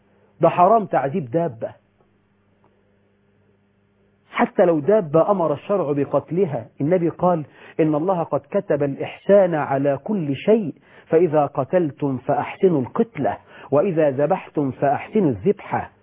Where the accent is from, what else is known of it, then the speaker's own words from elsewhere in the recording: Egypt; اللهم واجعل بلدنا مصر أمنا أمانا